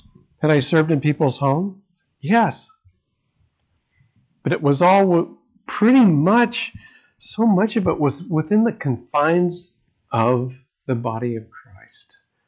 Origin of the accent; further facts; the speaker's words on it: Independence, Missouri, United States; now in Cincinnati, United States; I grew up in Independence, Missouri. I lived there for 41 years. And I was asked to move to Cincinnati, Ohio.